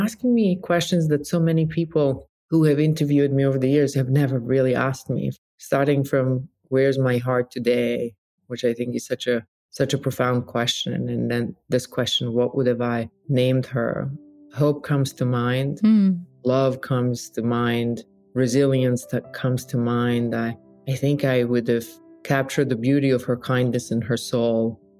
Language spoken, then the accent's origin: English; Bihać, Federation of Bosnia and Herzegovina, Bosnia & Herzegovina; moved away; And my father and I found ourselves downtown in my hometown of Bihać one day.